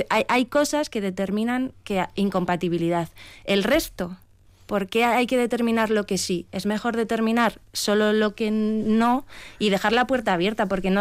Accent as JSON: {"language": "Spanish", "town": "Pamplona", "region": "Navarre", "country": "Spain", "said": "Yo soy de Pamplona y yo creo que es un ejemplo bueno."}